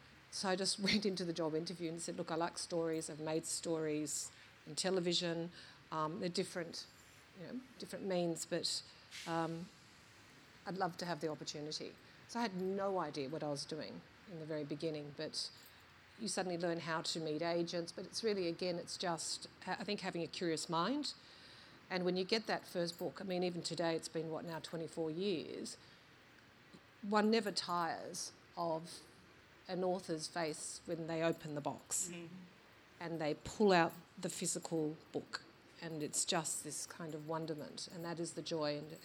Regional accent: Canberra, Australian Capital Territory, Australia; moved away as an adult; I grew up in Canberra. If you grow up in Canberra and you then study in Canberra, the first thing you want to do when you graduate is go as far away as possible.

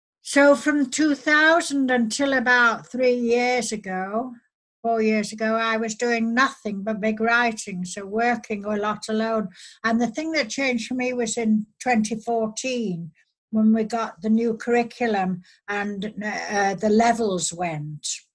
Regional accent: United Kingdom; as a British person, I'm immensely proud of our education systems in our four countries

